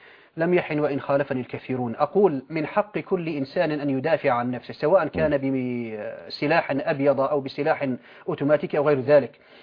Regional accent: Syria

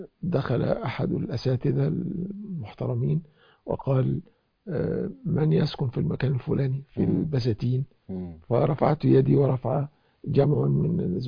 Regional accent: Egypt; أنني التحقت بالأزهر الشريف في بلدتي في أقصى الجنوب الغربي في مصر، في الواحات، في الوادي الجديد

